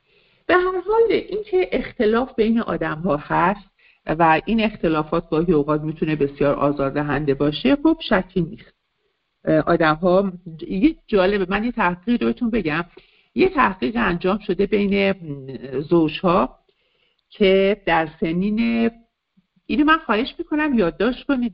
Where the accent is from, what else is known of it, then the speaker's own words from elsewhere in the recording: Iran; born there; من افتخار میکنم که در ایران به دنیا اومدم